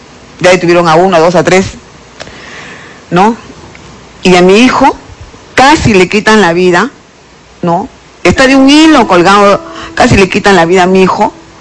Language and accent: Spanish; Peru; Yo lo que exijo, como peruana, como madre, le exijo a esta nueva administración que cumpla lo que ha prometido.